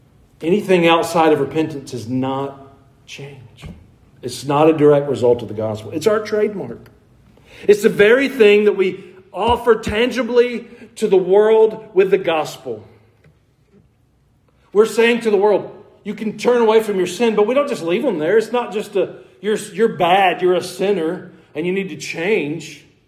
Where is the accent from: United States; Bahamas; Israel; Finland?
United States; Georgia; I grew up in near Atlanta, Georgia, so we were infected by the Coca-Cola company.